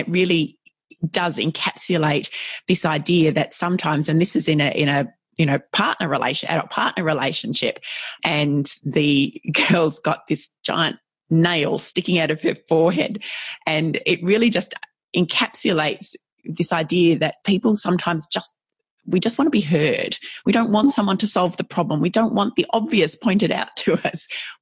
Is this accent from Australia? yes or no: yes; Ballarat, Victoria, Australia; here in my hometown of Ballarat